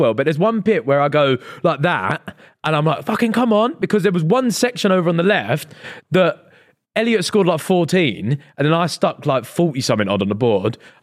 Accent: Stoke-on-Trent, West Midlands, United Kingdom; I'm from Stoke, so like it's in the DNA, do you know what I mean?

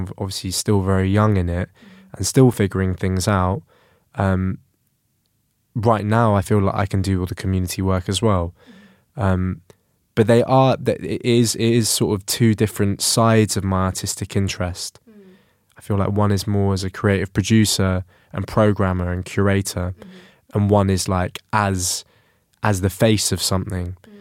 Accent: London, United Kingdom; Like my musical family exists in my identity as a Londoner, you know, and the melting pot of sounds that comes as a result of growing up in this city, especially in Northwest London

